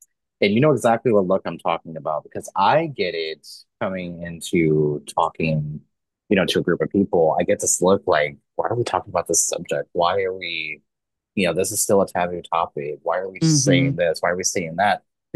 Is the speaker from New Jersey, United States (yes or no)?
no; Missouri, United States; And I live in Kansas. I grew up in Missouri, you know, born and raised.